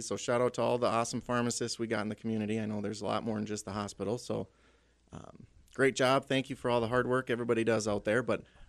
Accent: Wahpeton, North Dakota, United States; So I grew up in Wahpeton here, and when I was leaving high school, I really wanted to, move somewhere else.

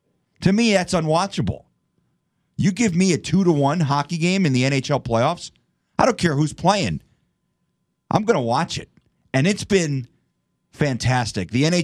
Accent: New Jersey, United States; but I know a ton of Ranger fans growing up in the Northeast where I did in New Jersey.

